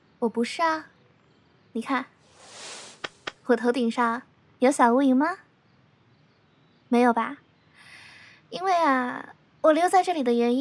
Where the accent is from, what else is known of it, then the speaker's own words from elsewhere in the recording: Anhui, China; 我老家挺好的，山清水秀。我老家挨着龙眠湖，是个特别漂亮的地方